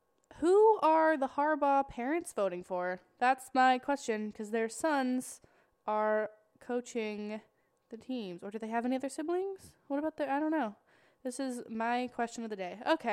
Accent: California, United States; Because it's the San Francisco 49ers, and I am from California, so everybody is losing their shit about it.

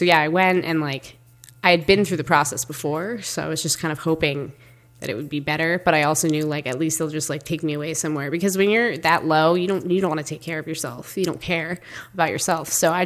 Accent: Ipswich, Massachusetts, United States; now in Amherst, United States; So I'm 24 and a half, and I'm from Ipswich, Massachusetts, which is only a couple hours north of where we are now, which is technically Amherst, Mass, on Hampshire campus.

